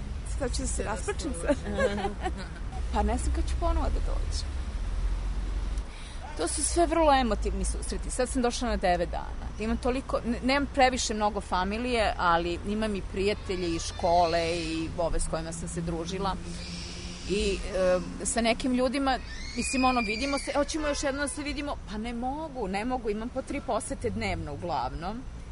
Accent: Serbia; Ma odakle iz Evrope, jer rekao iz Srbije.

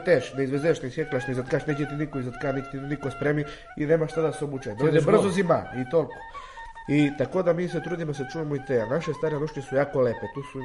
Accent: Svrljig, Southern and Eastern Serbia, Serbia; iz Svrljig sam, rodom iz Svrljig, starinom poca i šljivik, po majku iz Radmirovac. 2000. sam godište

